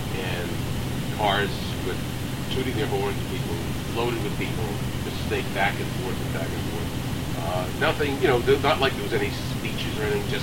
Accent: Concord, United States; absolutely, if you ask me where I'm from today, I'd probably still say Concord. Mm-hmm. And even though I'm a New Yorker, by all other sides.

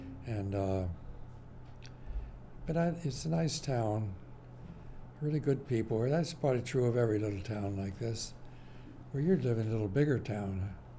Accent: Warren, Ohio, United States; And yeah, after all, I'm a small town boy. I grew up in Warren, Ohio.

